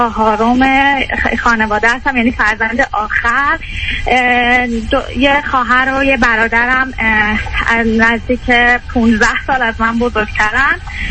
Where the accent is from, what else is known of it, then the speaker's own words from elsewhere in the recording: Iran; moved away as an adult; که از ایران خارج شدم، بنابر یه دلایلی که میخواستم ادامه تحصیل بدم ایران نمیتونستم، و اینکه الان که از ایران اومدم